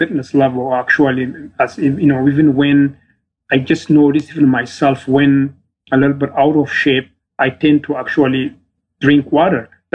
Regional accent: Ethiopia; English is a second language; Growing up in Ethiopia, I was running a barefoot.

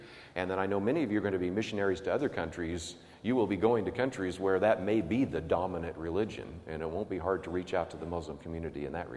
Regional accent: Berkeley, California, United States; born there; now in Dallas, United States; I was born in Berkeley, California, born in Berkeley, California.

